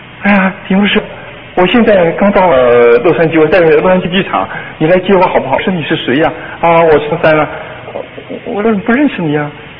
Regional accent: China; 因为我也是大陆的，我很直言，从大陆来的，在洛杉矶

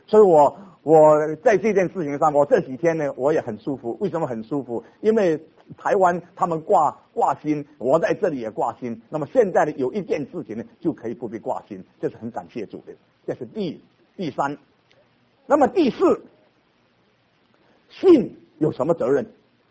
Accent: Fujian, China; 我想我们福建人有这个风俗

